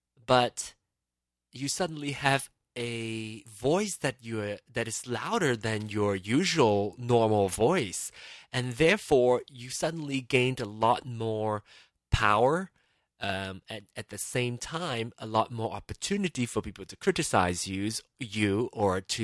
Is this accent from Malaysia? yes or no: yes; Malaysia; I am Malaysian